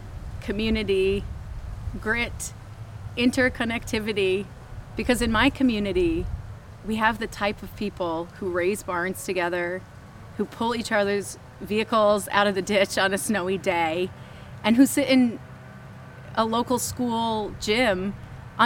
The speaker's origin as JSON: {"language": "English", "town": "Unity", "region": "Maine", "country": "United States", "said": "I'm from Unity, and this is my Maine."}